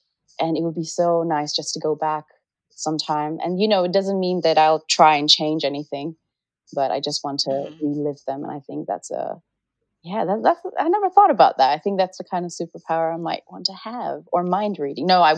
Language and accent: English; Nepal; I think growing up in Nepal, like, I have a lot of memories.